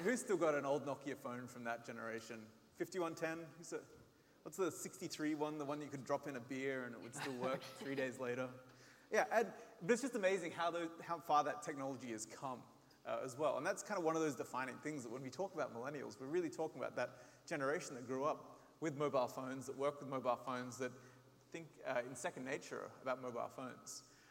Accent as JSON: {"language": "English", "country": "Australia", "lives_now": "Seattle, United States", "said": "I work over in Seattle, as you can tell from my accent. Australian, been there a while, so I'm starting to say weird words."}